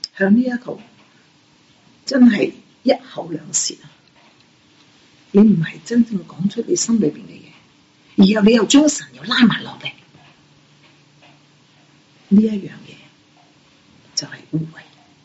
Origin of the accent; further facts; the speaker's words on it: Guangdong, China; 我们中国人即是广东人特别好好的，就是见人讲人话，见鬼讲鬼话，随风摆，看风使利。